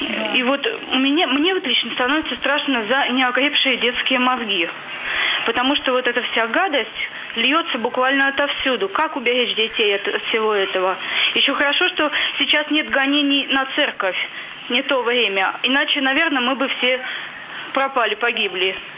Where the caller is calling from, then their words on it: Ivanovo Oblast, Russia; я из Ивановской области.